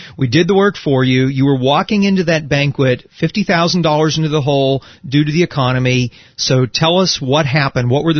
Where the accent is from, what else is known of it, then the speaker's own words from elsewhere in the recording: Pittsburgh, Pennsylvania, United States; I have a special place in my heart for Pittsburgh, Pennsylvania, having been born and raised in Pittsburgh.